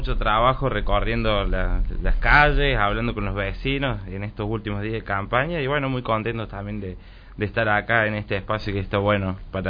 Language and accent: Spanish; Río Tercero, Córdoba, Argentina; De la zona de Río Tercero. Nací en el más fuerte, pero toda la infancia y el secundario lo hice en Río Tercero. Después fui a estudiar abogacía a Córdoba.